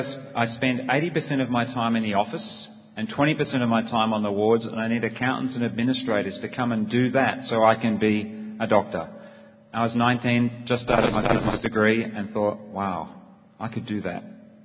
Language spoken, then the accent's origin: English; Melbourne, Victoria, Australia; We're originally from Melbourne, so we're in Foreign Mission Service in New South Wales at the moment. We didn't know anything about Sydney.